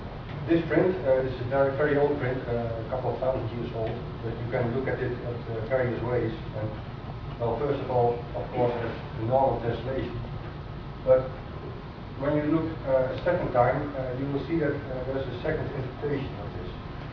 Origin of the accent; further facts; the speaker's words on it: Netherlands; English is a second language; I'm a sculptor from Holland